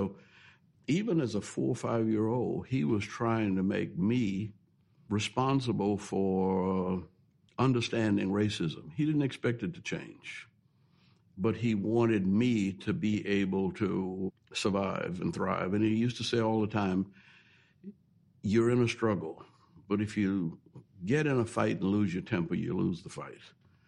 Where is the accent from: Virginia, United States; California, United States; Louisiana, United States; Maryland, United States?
Louisiana, United States; New Orleans; Because I grew up in New Orleans, and there was an Irish grocery store on one corner, an Italian bar on another corner